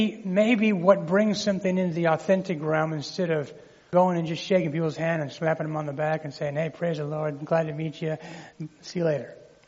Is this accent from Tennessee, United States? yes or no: no; Colorado, United States; Well, yeah, it makes sense to me because I'm from Colorado.